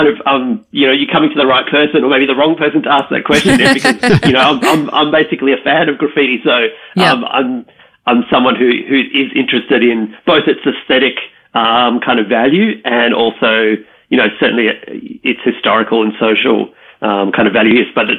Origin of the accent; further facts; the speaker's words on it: Melbourne, Victoria, Australia; I had the, the good fortune of growing up in Melbourne at a time when, in the late 80s and early 90s